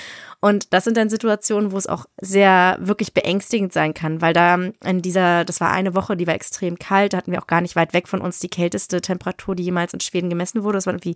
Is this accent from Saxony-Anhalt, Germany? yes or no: no; Berlin, Germany; Ich muss sagen, ich komme ja aus Berlin